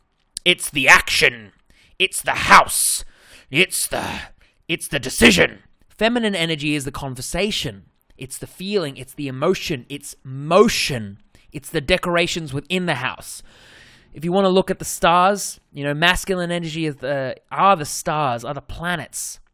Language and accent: English; Australia; accent: Australian; With my bloody Australian accent.